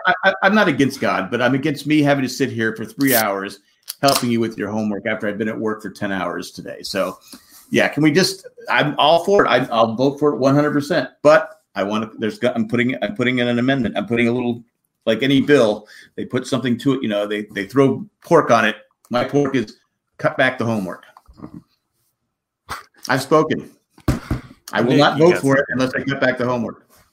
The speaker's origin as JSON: {"language": "English", "region": "California", "country": "United States", "said": "I get it, but you know, I was from California."}